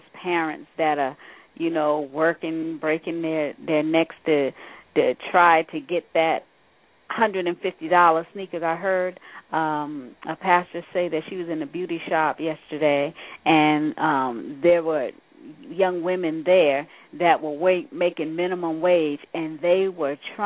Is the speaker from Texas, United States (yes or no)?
no; New York, United States; I was raised in New York, and I know a couple of times I was chased home after school with those bullies and stuff.